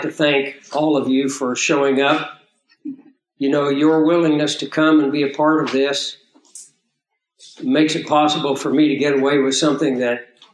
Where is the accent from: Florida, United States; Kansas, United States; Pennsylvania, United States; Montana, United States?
Kansas, United States; I used to look over the hills on the ranch that I grew up on there in Kansas